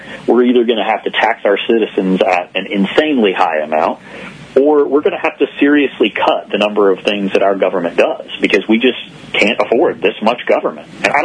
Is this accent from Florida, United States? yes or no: yes; Florida, United States; Yeah, I grew up in Florida. And most people, they develop this image of palm trees and the beach. But the part of Florida I grew up in, we jokingly call Lower Alabama in North Florida.